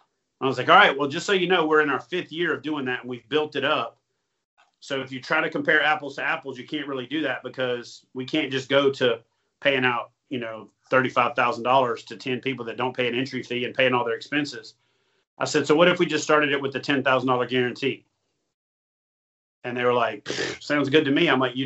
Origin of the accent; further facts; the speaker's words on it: Louisiana, United States; also born or lived in Texas; I'm from Louisiana, so I lived there. I was in Texas for 6 years of my Navy career.